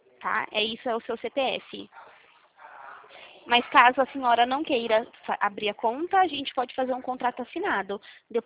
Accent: Limeira, São Paulo, Brazil; Eu não sou da cidade da senhora, ok? Eu sou de Limeira.

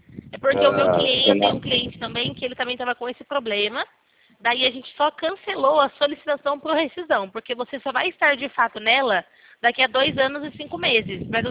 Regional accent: São Paulo, Brazil; Eu sou aqui do estado de São Paulo.

